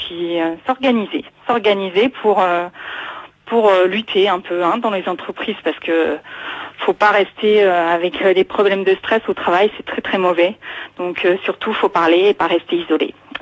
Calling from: Île-de-France, France; du Val d'Oise

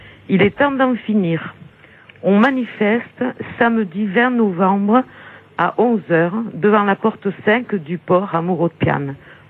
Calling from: Marseille, Provence-Alpes-Côte d'Azur, France; de Marseille. J'habite sur les collines de l'Estac, là où on a tourné Marius et Jeannette.

